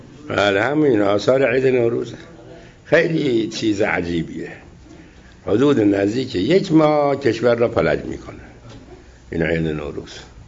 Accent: Iran; منم هم خب بچه ایرانم دیگه و بودم هم قبل زمان شاه،

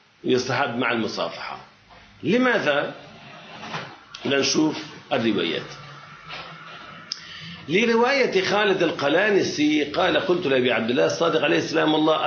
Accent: Lebanon; نحن من لبنان جايين لنشتري أشياء طاهرة مش أشياء نجسي

